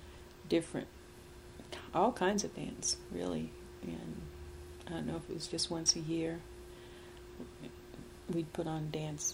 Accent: Asheville, North Carolina, United States; but growing up in Asheville, the sense of there being a lot of other black people out there in the world was very, very limited.

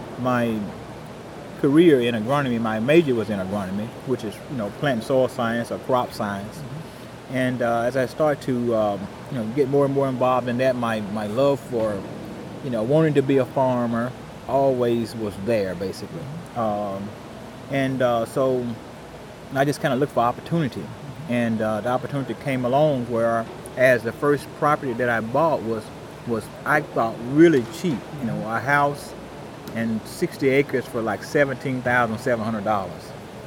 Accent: Ruleville, Mississippi, United States; I was born in the Mississippi Delta in a town called Ruleville, Mississippi, which is in Sunflower County, which is about 2 hours north of Jackson.

